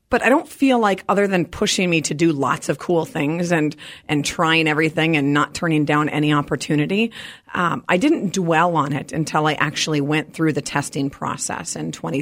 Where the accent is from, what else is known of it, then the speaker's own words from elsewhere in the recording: Madison, Wisconsin, United States; I am all the way from Madison, Wisconsin.